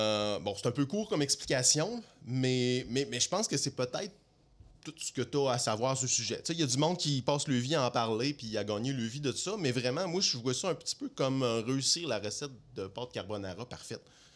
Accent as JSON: {"language": "French", "region": "Quebec", "country": "Canada", "accent": "Lac-Saint-Jean", "said": "Mon petit accent du Lac-Saint-Jean qui revient."}